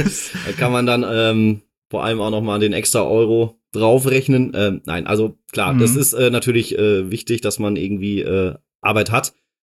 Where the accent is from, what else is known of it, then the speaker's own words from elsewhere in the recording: Dortmund, North Rhine-Westphalia, Germany; ich komme aus Dortmund ursprünglich. Genau. Bin da geboren und aufgewachsen.